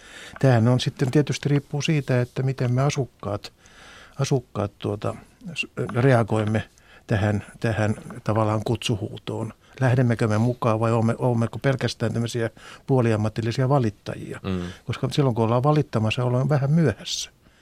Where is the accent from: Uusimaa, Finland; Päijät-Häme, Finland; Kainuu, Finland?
Uusimaa, Finland; Helsinki; Itse olen aikoinaan asunut lapsena Maunulassa